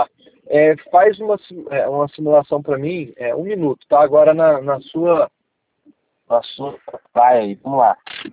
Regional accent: São José dos Campos, São Paulo, Brazil; Eu sou de São José dos Campos, mas eu consegui esse concurso aqui em Bom Jesus

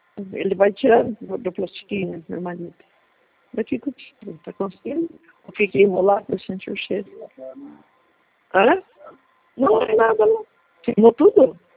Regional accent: Santo Ângelo, Rio Grande do Sul, Brazil; born there; Santo Ângelo

